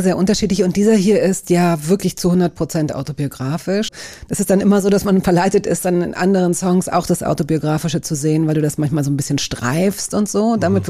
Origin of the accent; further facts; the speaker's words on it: Hanover, Lower Saxony, Germany; Ich komme aus Hannover.